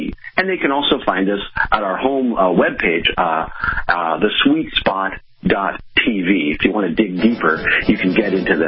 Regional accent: San Francisco, California, United States; I'm almost 59 now, and it's just been a part of who I am growing up in San Francisco with all the great teams with Willie Mays and Willie McCovey and Juan Marichal.

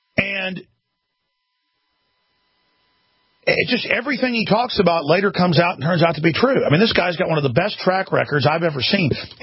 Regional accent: Dallas, Texas, United States; growing up in Dallas, my family, there wasn't any racist stuff.

